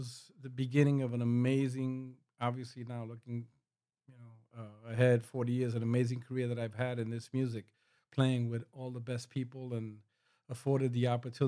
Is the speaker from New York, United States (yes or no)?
yes; New York City, New York, United States; I'm from New York City, born and raised. Mm-hmm. From the Bronx, South Bronx, I'm proud to say.